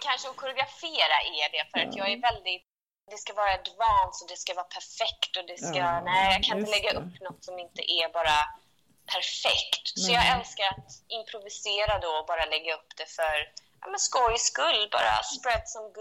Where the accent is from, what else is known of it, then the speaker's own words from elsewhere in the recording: Sweden; Mina föräldrar brukar skämta om det då, alltid när jag är hemma i Sverige.